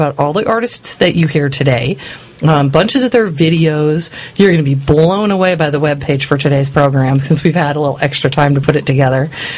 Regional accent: United States; I'm American.

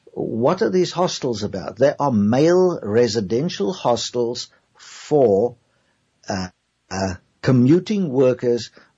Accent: South Africa; the one thing that strikes you as a South African pretty much immediately is there's a very big Zulu component

